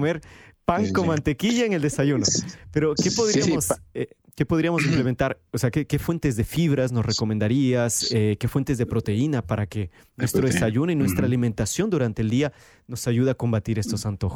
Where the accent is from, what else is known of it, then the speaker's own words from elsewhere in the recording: Ecuador; now in Brazil; yo cuando viví en Ecuador, yo soy de Ecuador, yo no tenía la costumbre de comer un postre al final del almuerzo. Pero aquí vivo en Brasil